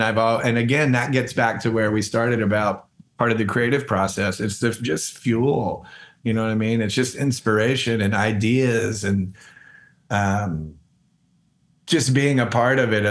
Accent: Atlanta, Georgia, United States; And growing up in Atlanta, people in Atlanta would say, you can't get to it unless you go through it.

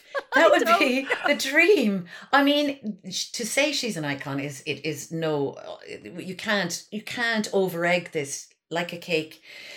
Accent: Ireland; But if you didn't and you lived in the Republic like I did, if you lived sort of south of Dublin

